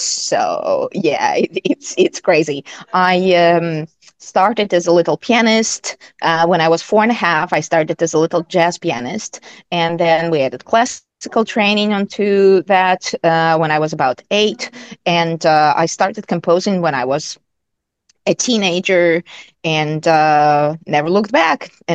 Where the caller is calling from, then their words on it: Brisbane, Queensland, Australia; Yeah, so I'm joining from Brisbane, Australia. It's already future here, and it will always be.